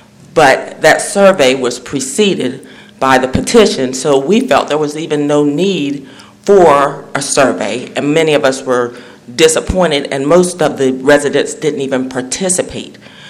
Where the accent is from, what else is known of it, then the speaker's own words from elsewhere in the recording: Jimtown, Maryland, United States; now in Swan Point, United States; And I grew up in Jimtown.